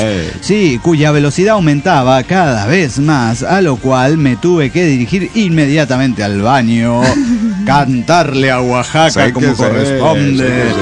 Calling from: Cochabamba, Bolivia; Saludos desde Cochabamba.

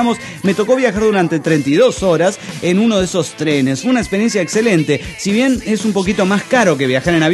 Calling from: Santa Barbara, California, United States; de Santa Bárbara, California.

